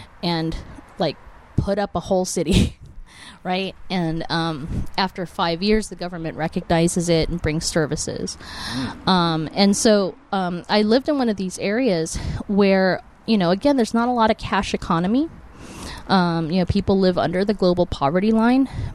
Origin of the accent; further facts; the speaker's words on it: Burbank, California, United States; I grew up in Los Angeles in Burbank, California.